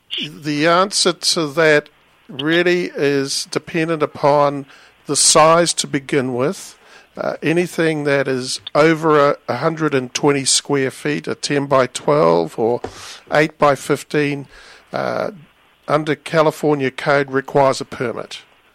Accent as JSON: {"language": "English", "country": "New Zealand", "said": "New Zealand."}